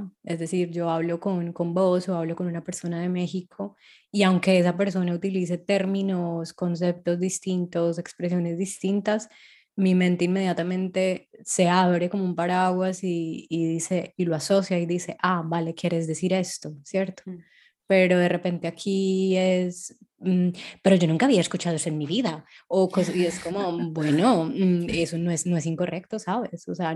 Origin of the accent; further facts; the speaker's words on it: Colombia; para mí ha resultado, como colombiana concretamente, un peso muy grande de validarme